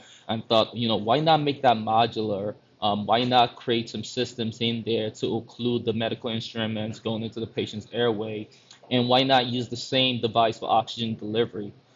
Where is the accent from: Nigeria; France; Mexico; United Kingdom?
Nigeria; also born or lived in Canada; now in Mansfield, United States; I was born and raised in Nigeria and moved to Canada in 2004 with my family. Moved to Cleveland in 2012